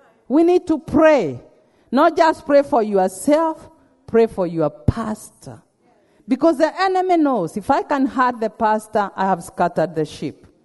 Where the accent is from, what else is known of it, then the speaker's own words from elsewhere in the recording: Kenya; I can say that because I'm a Kenyan.